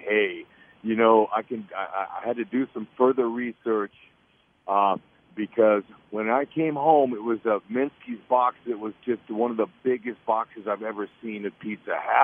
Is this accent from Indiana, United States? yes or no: no; California, United States; I was raised in California where they grow them.